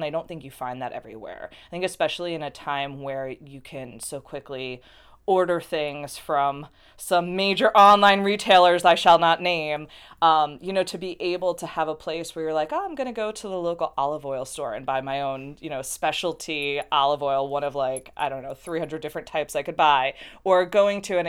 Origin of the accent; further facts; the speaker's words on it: Kingston, New York, United States; I grew up in Kingston, just over the river